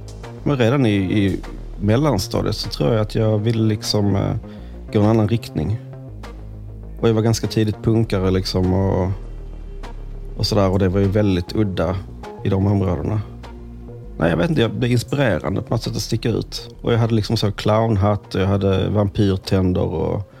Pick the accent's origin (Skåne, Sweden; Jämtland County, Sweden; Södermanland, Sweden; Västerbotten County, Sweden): Skåne, Sweden; Malmö; Men när man är liksom här hemma i Malmö så känner man ju inte så.